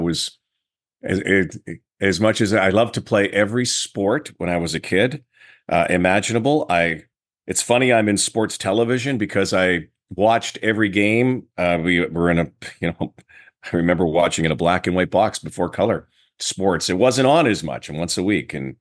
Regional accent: Winnipeg, Manitoba, Canada; I'm from the prairies. So I'm being from Winnipeg in a suburb just east of downtown in a place called Transcona.

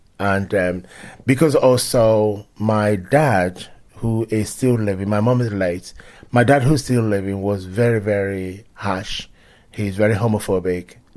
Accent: Nigeria; also born or lived in England; I was born in England. Probably under the age of 3 years old, I was back in Nigeria with my parents. And of course, I grew up in Nigeria.

